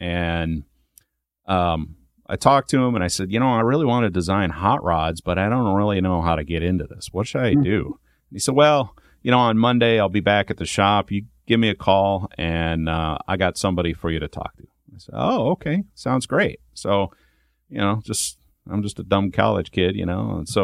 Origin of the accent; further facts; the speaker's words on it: Ohio, United States; Sure. Yeah, I grew up in Ohio, and wanted to basically been drawing hot rods since I was a little kid, and wanted to get into that.